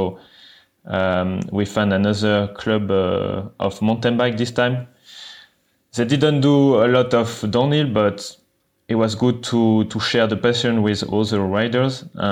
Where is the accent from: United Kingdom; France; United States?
France; Lyon, Auvergne-Rhône-Alpes; English is a second language; So I come from Lyon, mm-hmm. Close to Lyon. My place is like, we call it... Mont du Lyonnais is like a small hill in the close to Lyon.